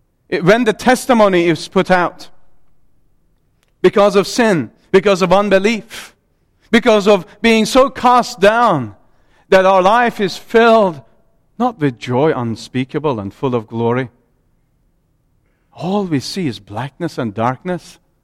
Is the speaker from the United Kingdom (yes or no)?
no; Iran; I deal with many of God's dear people in under persecution in my home country of Iran.